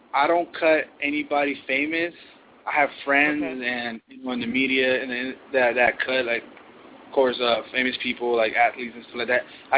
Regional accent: West Coast, United States; Yeah, you know, I grew up in the West Coast, so, you know, I always like all them West Coast rappers.

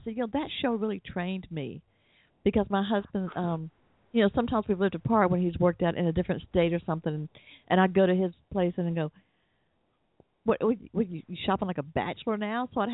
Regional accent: the South, United States; I mean, with my accent, you know I've got to have grown up here, right, in the South.

